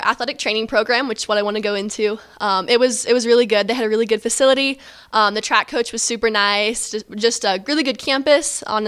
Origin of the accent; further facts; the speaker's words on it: Illinois, United States; Yeah, so I grew up in Southern Illinois, and my school did not have a track team